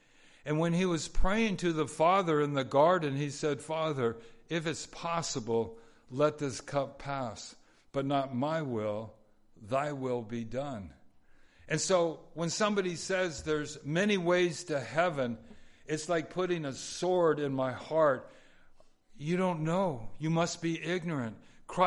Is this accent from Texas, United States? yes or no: no; California, United States; I grew up in Southern California.